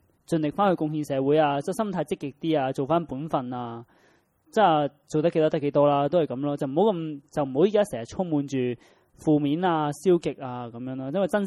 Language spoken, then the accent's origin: Cantonese; Hong Kong; 正正就我哋香港人冇咗咯